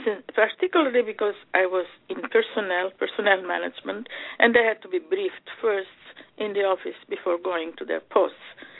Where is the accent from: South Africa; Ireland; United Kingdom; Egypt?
Egypt; now in United States; I grew up in Egypt, Armenian parents, and into my limited Armenian community.